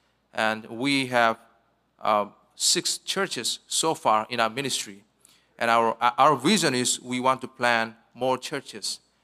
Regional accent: Northeast India, India; I'm from India. I'm from Northeast India, which is very close to Bangladesh and Myanmar. That is where my ministry is.

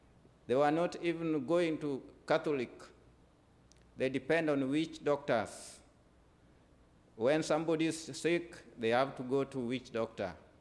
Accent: Kenya; English is a second language; I come from Kenya.

